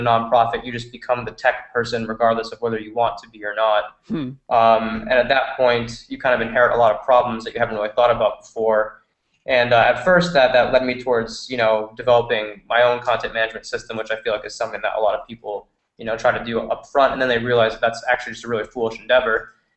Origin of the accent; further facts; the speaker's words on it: New England, United States; I'm 29 years old. I'm originally from New England, about 40 minutes north of Boston.